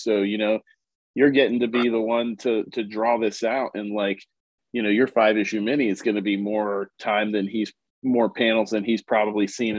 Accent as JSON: {"language": "English", "town": "Pittsburgh", "region": "Pennsylvania", "country": "United States", "said": "Pittsburgh."}